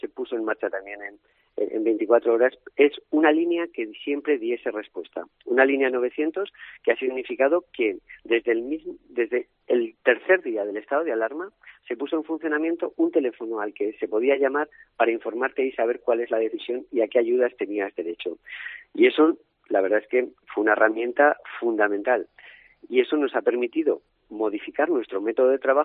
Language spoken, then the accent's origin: Spanish; Zaragoza, Aragon, Spain; Yo creo que tenemos que estar muy orgullosos como zaragozanos de cómo han reaccionado nuestros vecinos